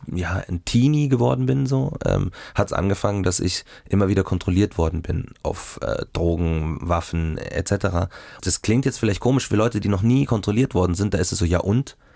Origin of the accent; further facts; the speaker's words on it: Munich, Bavaria, Germany; born there; ursprünglich bin ich in München geboren und dann nach Mark Traben gezogen